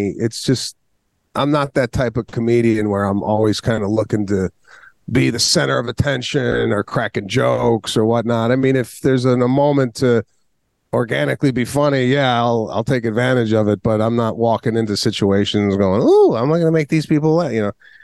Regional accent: Chicago, Illinois, United States; all my good friends are the guys I grew up with in Chicago.

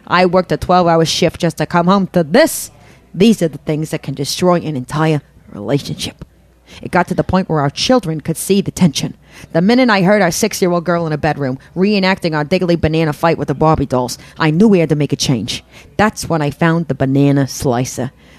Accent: Brooklyn, New York, United States; I had never heard of Bushwick, and I'm born and raised in Brooklyn, but we just don't ever come up this far north.

